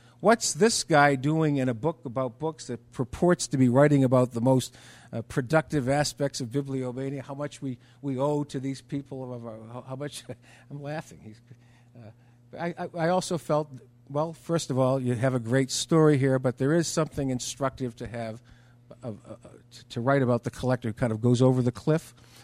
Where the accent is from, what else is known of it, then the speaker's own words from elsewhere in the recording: Massachusetts, United States; I'm a writer from Massachusetts. I'm here to write about book collectors.